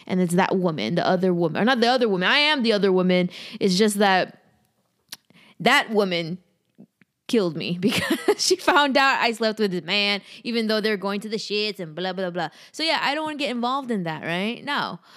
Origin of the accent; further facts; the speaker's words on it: California, United States; now in Los Angeles, United States; I'm here in LA with a double digit, like maybe 56 degrees. I was originally from NorCal.